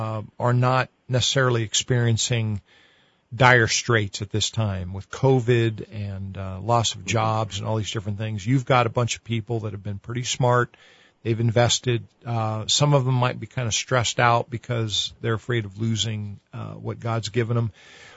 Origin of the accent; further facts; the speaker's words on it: New Mexico, United States; Of course, this is a person that's raised and born and raised in New Mexico. Plenty of sunshine down here.